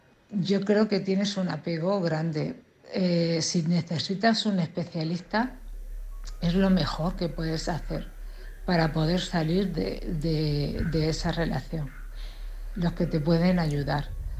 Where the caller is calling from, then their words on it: Cartagena, Region of Murcia, Spain; de Cartagena.